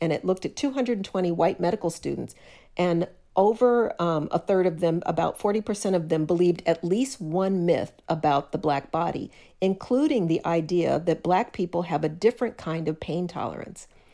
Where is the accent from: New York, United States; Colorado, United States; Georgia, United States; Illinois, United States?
Colorado, United States; Denver; I was raised in Denver, which is the Mile High City.